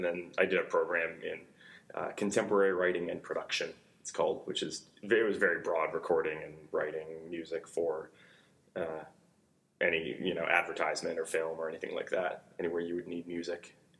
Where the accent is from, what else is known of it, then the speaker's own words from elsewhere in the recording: Scarborough, Maine, United States; I'm from Scarborough, Maine. It's right near Portland, 5 minutes outside